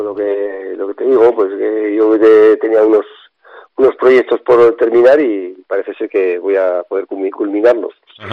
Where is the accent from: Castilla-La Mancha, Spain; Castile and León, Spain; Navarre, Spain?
Navarre, Spain; Valtierra; yo Valtierra ya lo domino, ¿vale? Mi pueblo ya lo domino